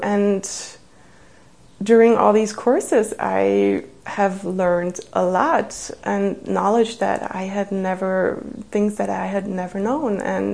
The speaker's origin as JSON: {"language": "English", "region": "Berlin", "country": "Germany", "tie": "born or raised there", "second_language": "English", "said": "I am from Berlin, Germany. Actually, to be exact, I was born in East Berlin, and growing up, I was really not having any exposure to Christianity or did not know God."}